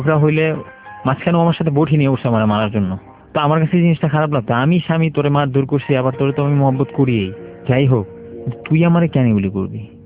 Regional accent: Dhaka, Dhaka Division, Bangladesh; আমি ঢাকার বাড়ি, এখন আমি টেনশনে পড়ে গেছি, আমার ঢাকার কিছু লোকেশন তারা জানে

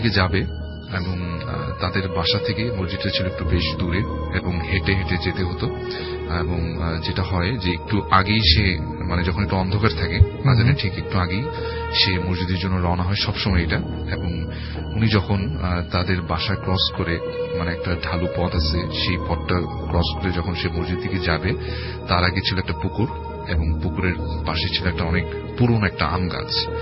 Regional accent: Dhaka, Dhaka Division, Bangladesh; পুরান ঢাকা থেকে এসেছি।

